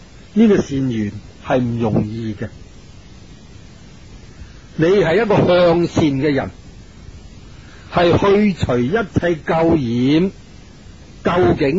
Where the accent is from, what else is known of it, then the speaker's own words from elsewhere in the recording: China; 我哋中国人嘅习惯就先将事情讲出嚟，然后要求解释。